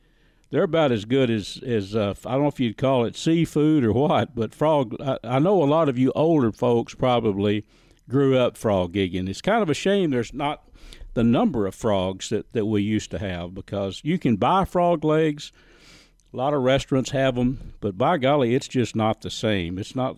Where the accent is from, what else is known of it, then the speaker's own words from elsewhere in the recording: Texas, United States; I grew up in Red River County, up north of Clarksville. Actually, my dad owned the old Dimple store.